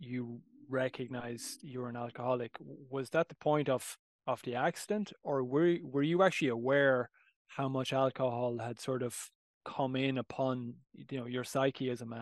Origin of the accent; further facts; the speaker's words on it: Ireland; It's like growing up in Ireland, I mean, the self-medication of alcohol is like